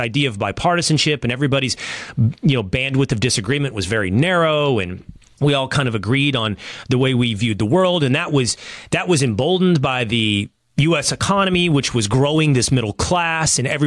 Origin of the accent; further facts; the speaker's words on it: Texas, United States; I'm from Texas, so I'm thinking of, you know, oil booms and cowboys and ranchers.